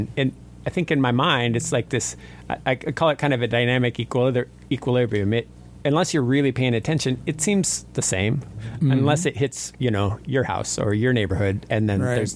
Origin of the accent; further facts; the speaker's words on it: Sitka, Alaska, United States; Growing up in Sitka, especially, you know, we don't have. You know, the longest watershed here might be 10 miles, 15 miles at the most.